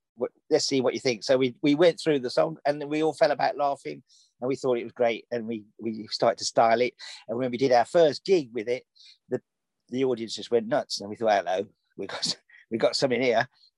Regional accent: Birmingham, West Midlands, United Kingdom; I'm from Birmingham, mate.

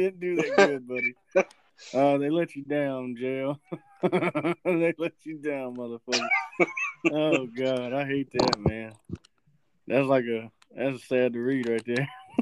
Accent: United States; since we're from Bibb County. It's a small-ass fucking town.

